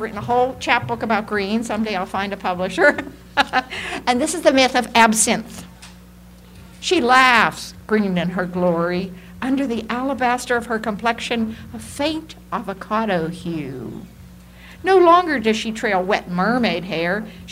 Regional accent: Rust Belt, United States; Okay, I come from the Rust Belt, so this is one of my salutes to that.

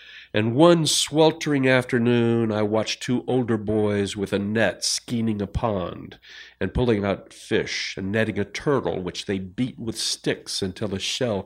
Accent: Houston, Texas, United States; I wanted to tell you how I grew up outside of Houston, the edge of the suburbs, wandering the woods and bayous, following the railroad tracks deep into the sugarcane fields.

